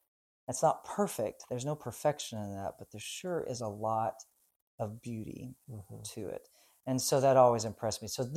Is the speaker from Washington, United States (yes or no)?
no; Nashville, Tennessee, United States; And they introduced me, said I was from Nashville.